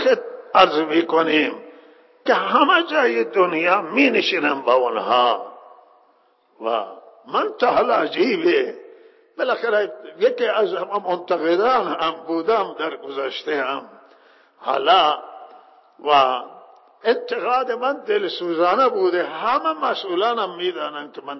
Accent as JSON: {"language": "Persian", "country": "Iran", "said": "همه ما ایرانی هستیم، همه ما از یک سرزمینیم و همه ما هم دردیم."}